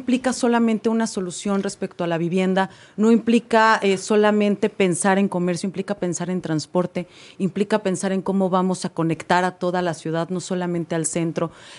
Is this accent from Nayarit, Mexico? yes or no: no; Mexico City, Mexico; quiénes somos los chilangos